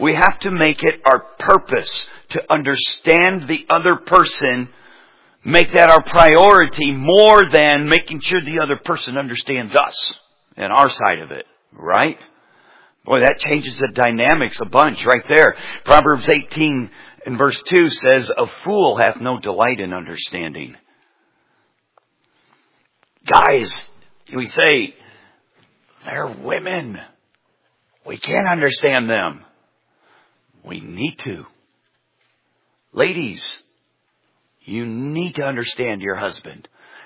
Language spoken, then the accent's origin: English; Michigan, United States; When I grew up in Michigan, that was stuff that grew in a ditch, okay?